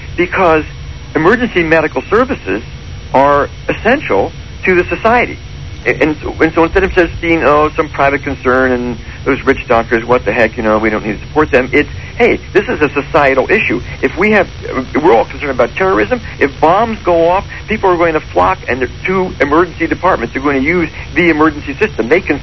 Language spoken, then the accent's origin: English; Philadelphia, Pennsylvania, United States; I'm from Philadelphia originally, so